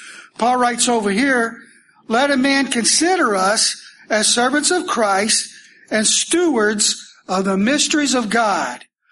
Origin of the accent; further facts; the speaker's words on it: Kentucky, United States; You know, I grew up near Fort Knox, and you could always tell a soldier, they were different.